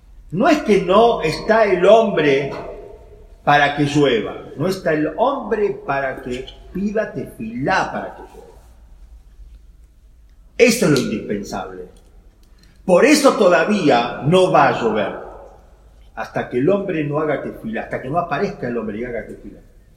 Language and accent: Spanish; Buenos Aires, Argentina; somos hombres de ciudad, no somos hombres de campo. Y somos hombres de Buenos Aires, que puede llover durante todo el año.